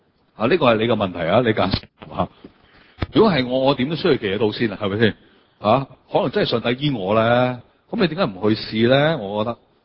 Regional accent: China

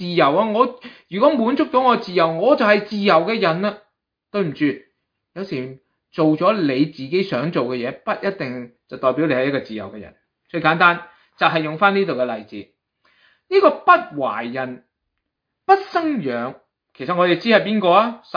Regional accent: China; 比如我哋中国人，我哋今日做信耶稣，我哋一个非犹太人嘅族

